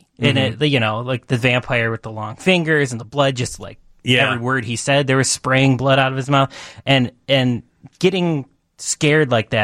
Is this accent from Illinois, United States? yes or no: yes; Chicago, Illinois, United States; Yeah, I grew up in Jefferson Park.